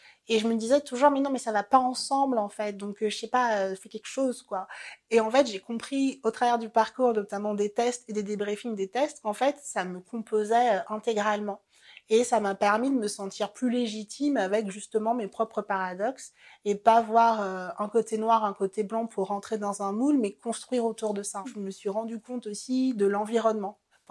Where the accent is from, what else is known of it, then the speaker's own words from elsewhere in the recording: Marie-Galante, Guadeloupe, France; Moi, je viens des Antilles, d'une petite île qu'on appelle Marie-Galante.